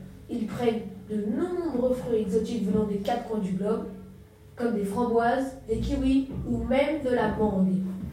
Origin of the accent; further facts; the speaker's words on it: Bavaria, Germany; j'ai vécu toute mon enfance en Bavière.